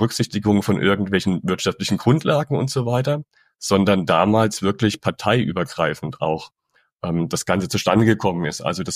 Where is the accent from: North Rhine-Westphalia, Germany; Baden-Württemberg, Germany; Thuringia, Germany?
Thuringia, Germany; Thüringen, meinem Heimatland